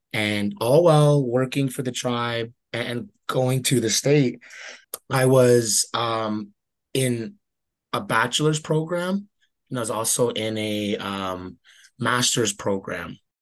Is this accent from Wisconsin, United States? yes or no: no; Blackfeet Reservation, Montana, United States; born and raised on the Blackfeet Reservation. I work for the state of Montana under DPHHS as a zero suicide grant manager.